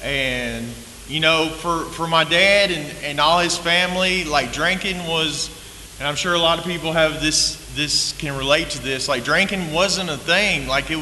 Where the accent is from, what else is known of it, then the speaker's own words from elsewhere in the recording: Marietta, United States; I was born and raised in Marietta. I had a pretty good childhood.